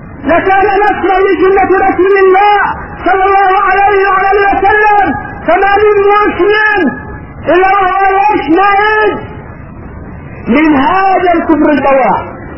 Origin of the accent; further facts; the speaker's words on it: Taiz, Taiz Governorate, Yemen; ويباع عندنا بتعز